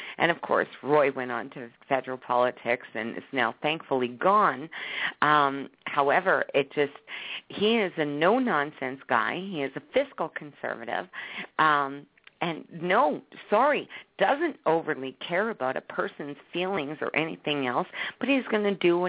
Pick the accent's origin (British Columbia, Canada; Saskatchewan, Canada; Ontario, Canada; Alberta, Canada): Saskatchewan, Canada; Well, as being born and raised in Saskatchewan, I was dealt a double whammy